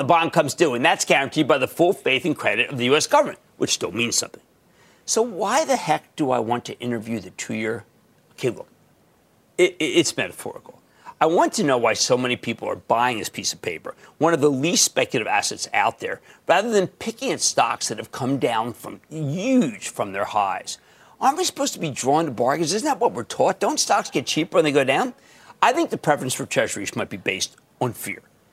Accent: New Jersey, United States; Let's go to John in New Jersey, my home state.

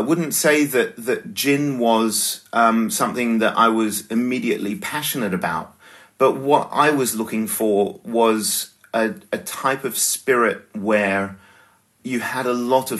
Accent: Sydney, New South Wales, Australia; now in Cognac, France; So I grew up in Australia. My dad is French-Tunisian. My mum is first-generation Australian, but with a European background. And so I kind of grew up in a European bubble in Sydney.

